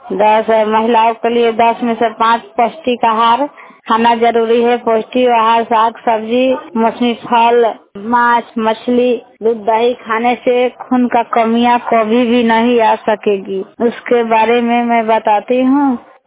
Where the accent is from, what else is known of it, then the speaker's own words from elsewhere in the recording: Mohammadpur, Bihar, India; पंचायत मोहम्मदपुर रामपुर जगदीश के रहने वाली हूँ।